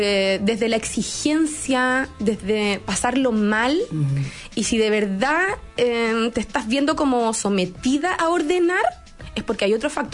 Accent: Mexico; contrasta eso con una americana, como mexicana.

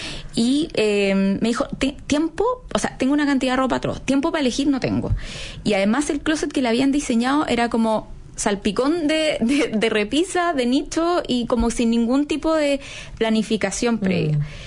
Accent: Chile; acá los chilenos y la cultura como latina en general somos muy apegados

